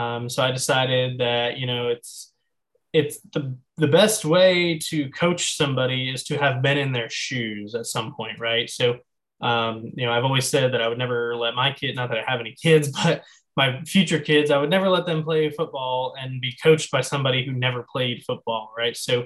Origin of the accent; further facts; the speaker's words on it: Wantage, New Jersey, United States; born there; I was born in New Jersey, a small town called Wantage. And we would race around New York, Pennsylvania, a little bit in New Jersey.